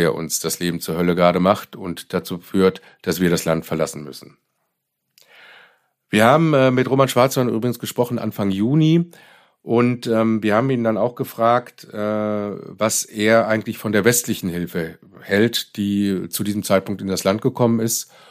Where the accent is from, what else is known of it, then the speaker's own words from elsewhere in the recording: Germany; Auch das ist natürlich für uns, gerade als Deutsche, teilweise sehr verstörend gewesen.